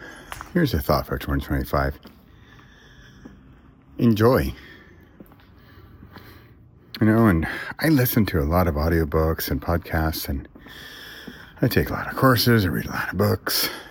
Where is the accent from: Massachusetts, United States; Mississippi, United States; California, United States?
California, United States; So I grew up in California and we went to Las Vegas quite a bit growing up.